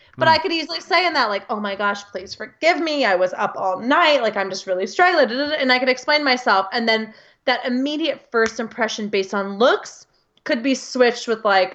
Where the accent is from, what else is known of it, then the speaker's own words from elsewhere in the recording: United States; I'm from the US.